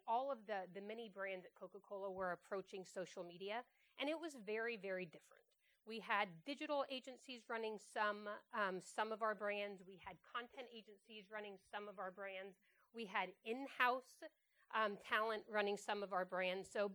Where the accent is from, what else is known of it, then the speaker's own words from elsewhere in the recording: South Africa; born there; also born or lived in Saudi Arabia / Philippines / Thailand / Singapore; I grew up overseas. So I was born in South Africa. I spent time in Saudi Arabia, throughout Asia, so in the Philippines, in Thailand, in Singapore, and then in Greece.